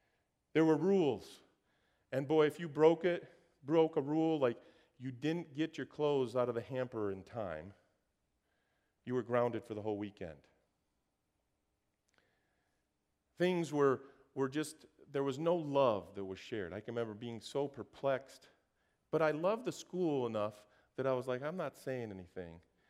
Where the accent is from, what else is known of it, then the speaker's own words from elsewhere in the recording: Brazil; moved away; I was raised in Brazil as a missionary kid.